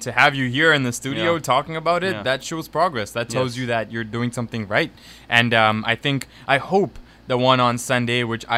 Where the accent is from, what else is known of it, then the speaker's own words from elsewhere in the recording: Tanzania; I grew up from a music family. I'm from Tanzania in East Africa.